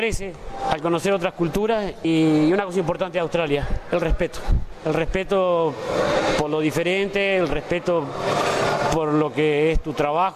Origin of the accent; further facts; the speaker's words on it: Uruguay; el agradecimiento y la identidad de sentirse con dos países, eso no me lo va a quitar nadie. Y me siento realmente uruguayo